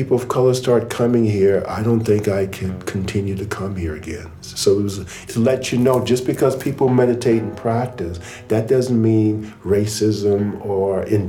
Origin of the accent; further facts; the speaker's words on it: Pawleys Island, South Carolina, United States; born there; I was born in Pawleys Island, South Carolina. Blacks and whites were separated, and that was my world.